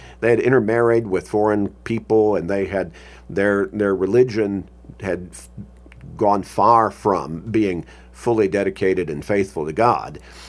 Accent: Chicago, Illinois, United States; moved away; Okay, I grew up in Chicago. I left there decades ago. I don't consider that home.

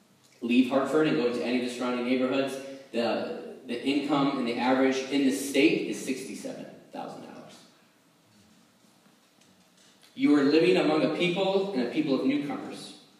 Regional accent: Guatemala; moved away; When I came here from Guatemala, and I'm trying to find my place, and I'm, like, interviewing for a job

